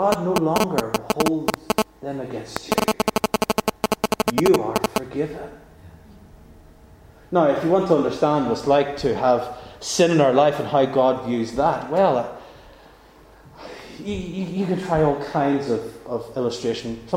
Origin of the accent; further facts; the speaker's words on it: Northern Ireland, United Kingdom; when I grew up in Northern Ireland, I worked often on farms